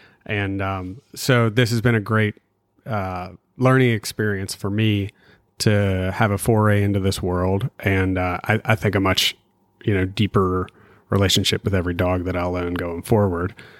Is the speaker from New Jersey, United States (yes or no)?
no; Morehead City, North Carolina, United States; now in Wilmington, United States; Yeah, so I'm from Wilmington, North Carolina, originally Moorhead, and I am a hydrographic surveyor there.